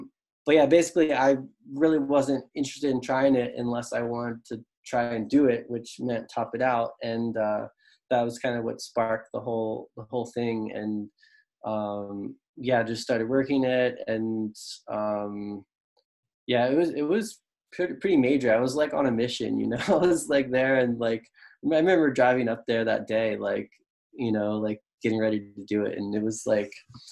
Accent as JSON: {"language": "English", "region": "Maryland", "country": "United States", "tie": "born or raised there", "said": "You know, I grew up in Maryland where there's not"}